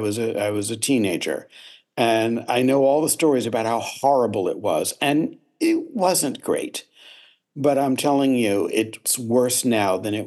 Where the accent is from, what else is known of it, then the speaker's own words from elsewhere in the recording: Douglaston, New York, United States; now in New Jersey, United States; it's not that much different from growing up in Douglaston, which was a New York City suburb. It was a leafy green suburb.